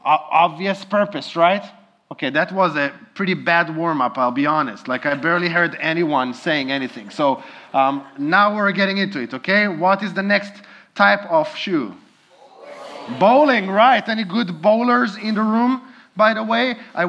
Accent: Israel; As you know, I'm originally from Israel and got to travel to some really ancient markets.

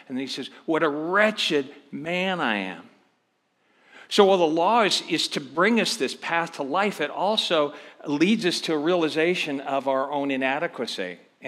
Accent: Philippines; born there; I grew up in a missionary family. I was born in the Philippines

